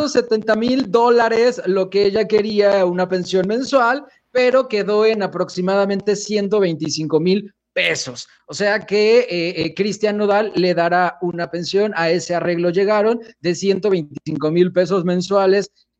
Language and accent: Spanish; Morelos, Mexico; Fue en Tequesquitengo, Morelos, señores. Aquí, muy cerca, en mi pueblo.